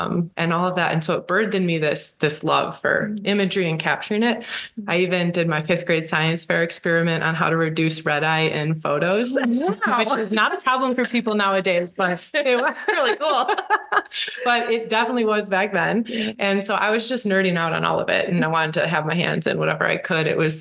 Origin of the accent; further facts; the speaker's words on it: Chicago, Illinois, United States; I grew up in the Chicago area, and photography became part of my life from a very young age